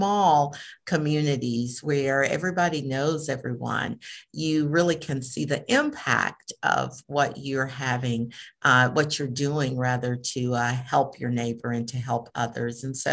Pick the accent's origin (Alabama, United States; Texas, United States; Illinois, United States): Alabama, United States; Sylacauga; My small town is Sylacauga. I grew up near Sylacauga, Alabama. Again, a small mill town in central Alabama with a very small population